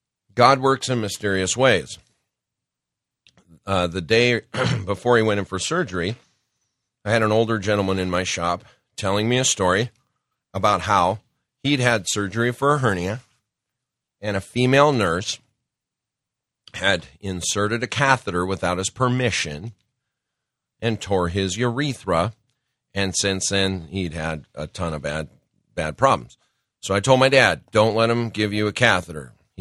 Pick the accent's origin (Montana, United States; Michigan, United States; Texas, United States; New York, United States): Montana, United States; He was driving a four-wheeler, and we're from Montana.